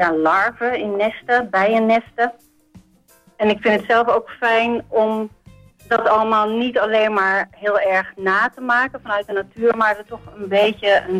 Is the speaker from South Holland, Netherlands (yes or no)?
no; Nieuw-Vennep, North Holland, Netherlands; ik ben opgegroeid in Nieuw-Vennep. Mijn vader die is eigenlijk bolleboer geweest.